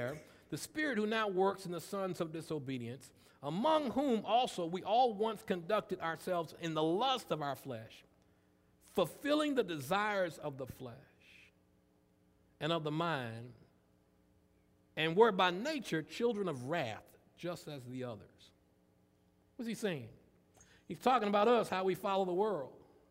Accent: Hattiesburg, Mississippi, United States; We're from Hattiesburg, Mississippi.

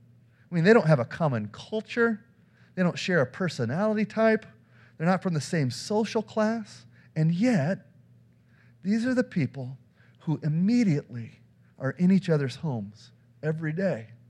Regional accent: Denver, Colorado, United States; I mean, you guys are Pats fans, and I grew up in Denver, so I'm a Broncos fan.

